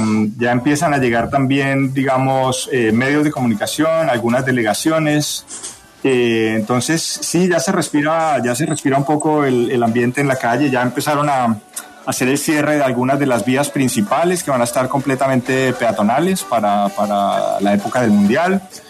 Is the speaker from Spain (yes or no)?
no; Colombia; moved away; uno se va de Colombia y uno sigue siendo colombiano y llevamos la bandera y la camiseta en todo lo que hacemos